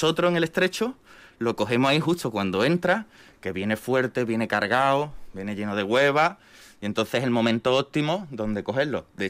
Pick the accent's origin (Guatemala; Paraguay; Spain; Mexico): Spain; Andalusia; en el Golfo de Cádiz, que es de donde yo soy, un poco pues barriendo para casa